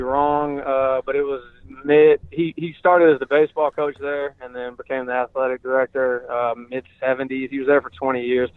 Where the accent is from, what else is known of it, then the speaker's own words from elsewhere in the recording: Durham, North Carolina, United States; just growing up in Durham and being around. We lived right there. I grew up there my whole life